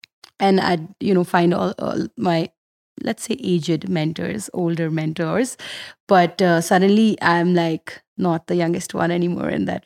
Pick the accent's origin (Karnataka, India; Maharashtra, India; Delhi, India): Delhi, India; now in United States; I can't go to Bangalore and create community. I'm from Delhi. So I did what I could around where I was.